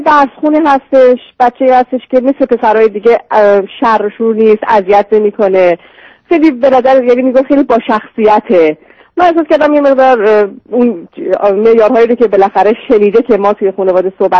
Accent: Iran; moved away as an adult; now in United States; ما 2 سال هست که از ایران به آمریکا اومدیم.

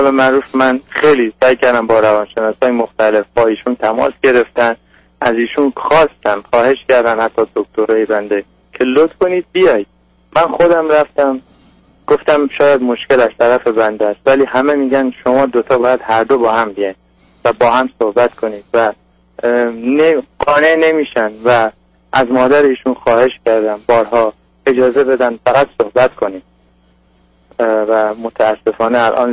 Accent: Iran; به عنوان یک ایرانی

